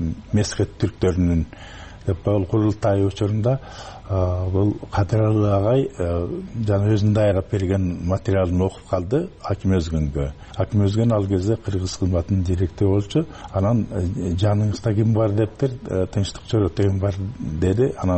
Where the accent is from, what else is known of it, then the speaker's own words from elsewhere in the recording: Naryn, Naryn Region, Kyrgyzstan; Мисалы үчүн ошол орто мектепти бүтүрүп элек кезде эле Нарын шаарында